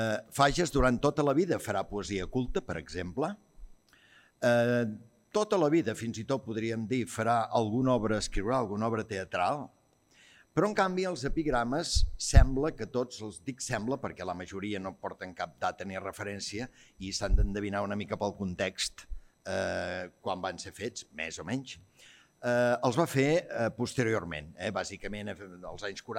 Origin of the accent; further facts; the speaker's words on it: Garrigàs, Catalonia, Spain; Jo sóc de Garrigàs